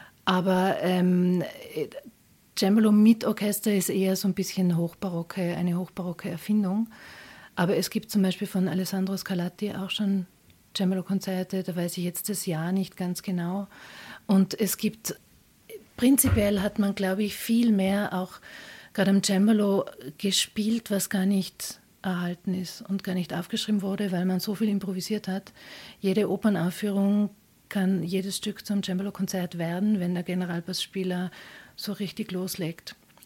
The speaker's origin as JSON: {"language": "German", "town": "Absam", "region": "Tyrol", "country": "Austria", "tie": "born or raised there", "also_born_or_lived": "Hall in Tirol", "said": "Ich bin in Hall in Tirol geboren, bin aber in Absam aufgewachsen."}